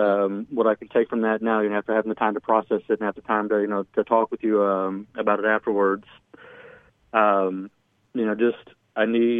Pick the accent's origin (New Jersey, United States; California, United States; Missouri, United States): Missouri, United States; St. Louis; You know, like you said in the beginning, we're from the St. Louis area.